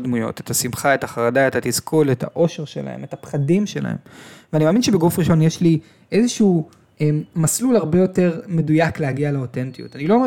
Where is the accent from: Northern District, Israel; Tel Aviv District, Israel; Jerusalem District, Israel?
Tel Aviv District, Israel; Tel Aviv; born there; ואני נולדתי בתל אביב